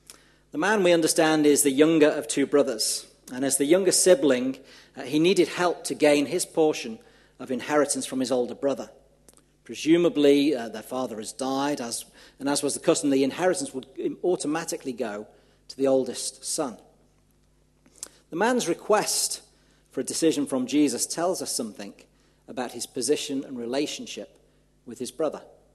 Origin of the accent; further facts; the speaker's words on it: North West England, United Kingdom; now in Godalming, United Kingdom; You may pick up a twang in my accent. I'm from the Promised Land in the Northwest, just close to Liverpool, not close enough that I could be counted a Scouser. My mum is, but I was born at the posh end of Merseyside, who like to call themselves Lancashire.